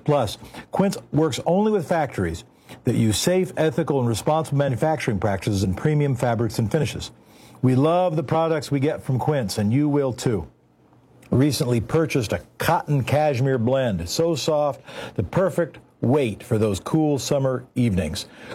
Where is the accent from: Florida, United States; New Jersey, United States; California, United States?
California, United States; South Pasadena; also born or lived in Portland; So I lived in South Pasadena as a kid, and I was born in Portland. Then we split up. I lived in Southern California.